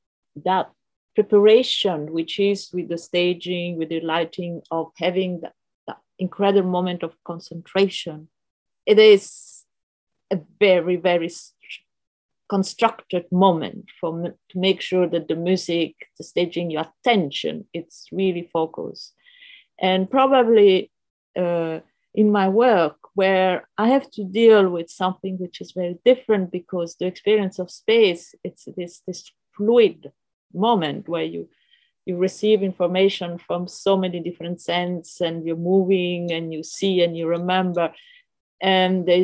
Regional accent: Rome, Lazio, Italy; I grew up in Rome and I had a very free education. I didn't go to any school until I was maybe 16 and run around in this beautiful city.

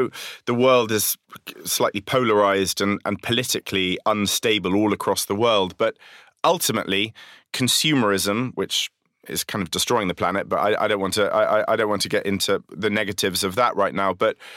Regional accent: London, United Kingdom; accent: London; my accent sounds like I'm a Londoner living in a bubble

